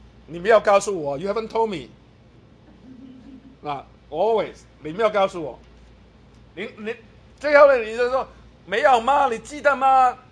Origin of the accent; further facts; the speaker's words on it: Guangdong, China; 我们广东人很喜欢说想当年啊，普通话有这句吗？